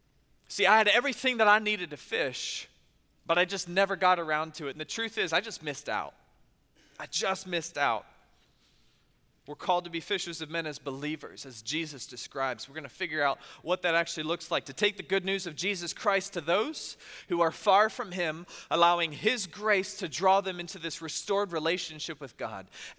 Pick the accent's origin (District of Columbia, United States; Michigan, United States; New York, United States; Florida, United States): Florida, United States; Tampa; one of my favorite pastimes growing up in Tampa was just always being on the water.